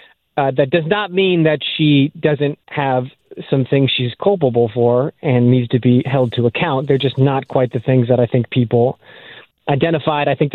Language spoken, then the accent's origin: English; Los Angeles, California, United States; the most valuable real estate in Los Angeles, my hometown, destroyed the livelihoods of people that have known me since I was 6 weeks old.